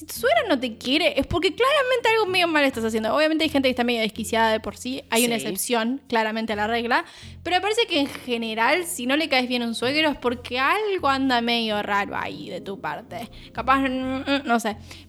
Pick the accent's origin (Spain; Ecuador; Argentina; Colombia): Argentina; Porque somos argentinos, todos amamos los chismes